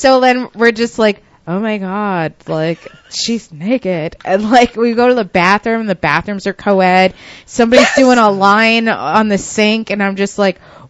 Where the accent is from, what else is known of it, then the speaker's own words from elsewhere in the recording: New York, United States; because like I'm from Westchester, so like I'd come down here clubbing when I was like 15, 16, like my junior prom.